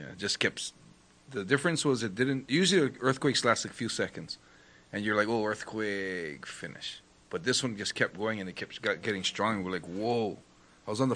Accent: Hawaii, United States; now in Japan; In Hawaii. Yeah.

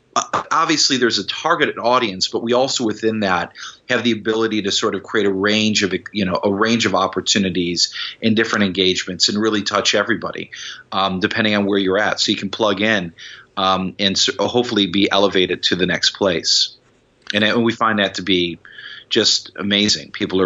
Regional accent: Illinois, United States; I'm from Chicagoland originally, and so I kind of have the same kind of Midwest roots.

